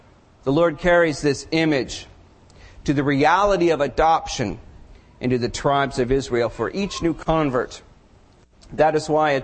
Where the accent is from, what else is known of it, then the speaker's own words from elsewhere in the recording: Ireland; Now, I am a Levite, and I am also Irish, and I'm pretty sure that the Irish are descended from Simeon and Levi.